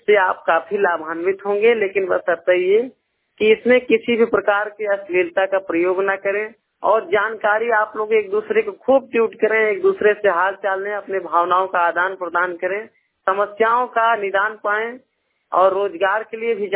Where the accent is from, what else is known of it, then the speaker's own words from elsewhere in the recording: Uttar Pradesh, India; जनपद अमेठी जगदीशपुर विधानसभा क्षेत्र से। मैं ग्राम पूरे राघव पंडित का रहने वाला हूँ।